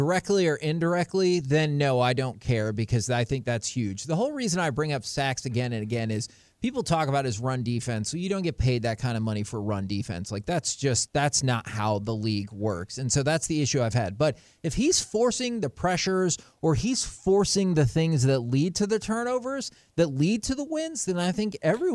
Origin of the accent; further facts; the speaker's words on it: Chicago, Illinois, United States; Oh, yeah, I'm from Chicago. We talk more trash about our players than you can even imagine.